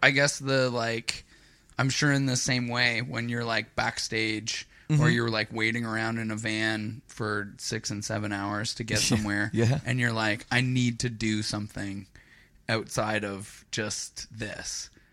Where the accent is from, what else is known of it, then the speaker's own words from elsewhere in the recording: Toronto, Ontario, Canada; We're both from Toronto.